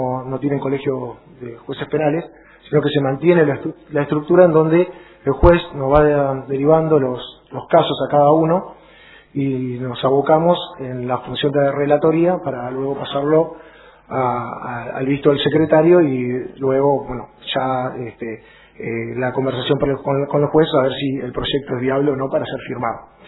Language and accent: Spanish; El Maitén, Chubut, Argentina; yo me crié en el Maitén, estuve hasta que luego me fui a estudiar, mi mamá era médica, estuvo 20 años en el Maitén, luego mi papá profesor, se fueron a vivir a Esquel, están, no sé, también 20 años, y quería volver a mi provincia.